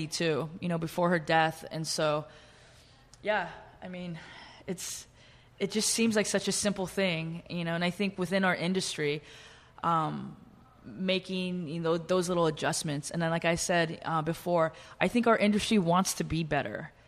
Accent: Austin, Texas, United States; moved away as an adult; now in San Francisco, United States; I mean, to be honest with you, you know, moving to San Francisco, really, I came from Austin, Texas, and I moved to San Francisco when I was 28

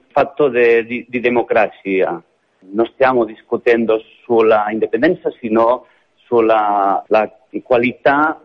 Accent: Dosrius, Catalonia, Spain; Italian is a second language; La mattina lo hanno fatto a Canyamas, che è uno dei paesi del mio comune. Pomeriggio a Dosrius, dove stavo io

